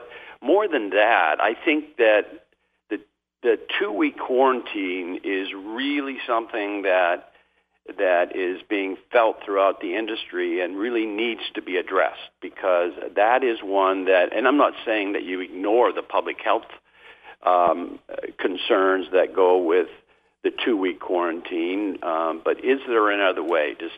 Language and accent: English; Presque Isle, Maine, United States; if you are in a rural area like my hometown of Presque Isle or in that region